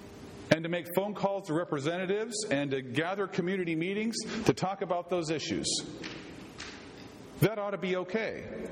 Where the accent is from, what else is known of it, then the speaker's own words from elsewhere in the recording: United States; here I want to speak as an American